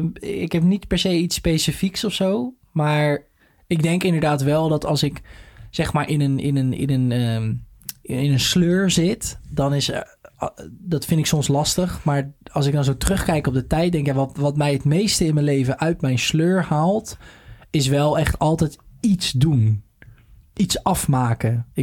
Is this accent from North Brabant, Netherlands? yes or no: no; Rotterdam, South Holland, Netherlands; Ik ben geboren in IJsselmonde, naast de Kuip.